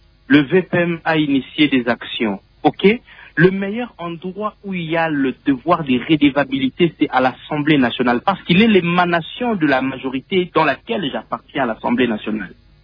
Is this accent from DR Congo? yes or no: yes; Kisangani, Tshopo, DR Congo; Mais si je pars chez moi à Kisangani, la situation est catastrophique à Kisangani.